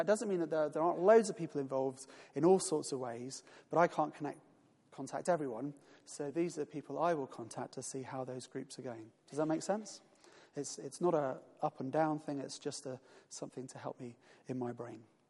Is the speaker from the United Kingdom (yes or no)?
yes; United Kingdom; we as British people are very good at saying, oh yes, tell me what you need and I'll help.